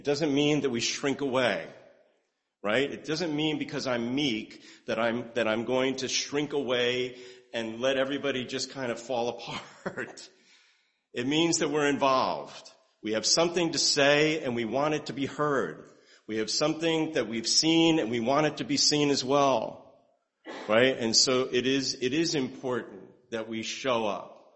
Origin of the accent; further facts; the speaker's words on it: New Jersey, United States; Growing up in New Jersey and going to work on, you know, driving down Route 3 and seeing that in front of me.